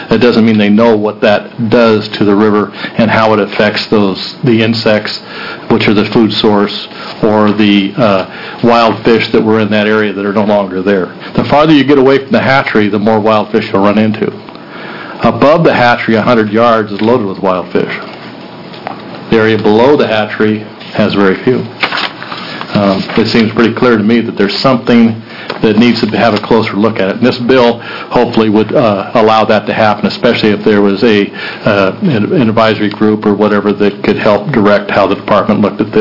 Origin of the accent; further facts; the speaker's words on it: Gold Beach, Oregon, United States; I'm from Gold Beach, Oregon. I'm a longtime guide in Southern Oregon, 26 years.